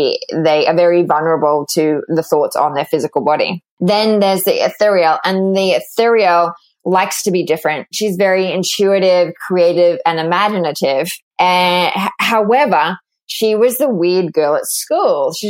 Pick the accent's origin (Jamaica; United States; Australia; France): Australia; moved away as an adult; I grew up in Australia, just like you. And at the age of 26, I decided to take 9 months off and travel the world.